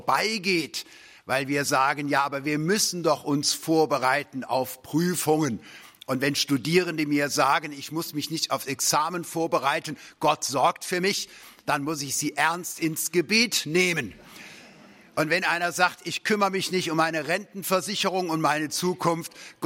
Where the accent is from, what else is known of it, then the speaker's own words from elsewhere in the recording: Cologne, North Rhine-Westphalia, Germany; born there; dass ich in Köln geboren bin und als Rheinländer habe ich so ein bisschen epigenetisch den Humor mitgekriegt.